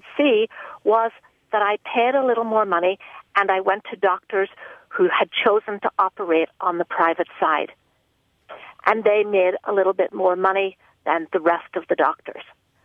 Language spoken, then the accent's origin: English; United Kingdom; now in United States; I'm actually British, and I had the normal British healthcare, which was fine, until I married my husband, an American.